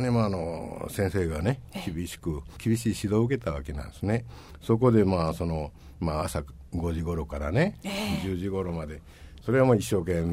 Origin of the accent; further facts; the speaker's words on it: Oita, Japan; まあ私は高校までは大分県の高校出身なんですけどね